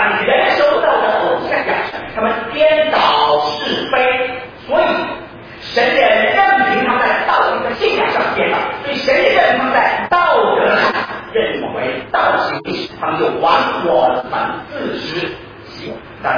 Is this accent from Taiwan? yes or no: no; China; 我们中国人应当脸红，应当羞愧